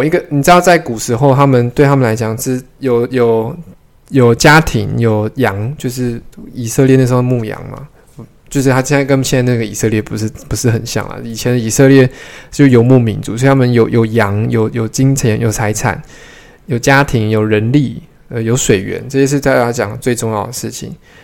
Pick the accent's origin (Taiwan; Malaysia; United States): Taiwan; 可能像比方说我们身为台湾人嘛，我们有很多祖先其实是漂洋过海来的